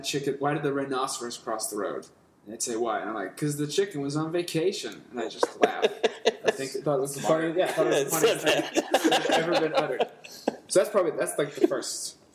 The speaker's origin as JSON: {"language": "English", "town": "Stoneham", "region": "Massachusetts", "country": "United States", "said": "I'm from Stoneham, Massachusetts, which is like 20 minutes north of here."}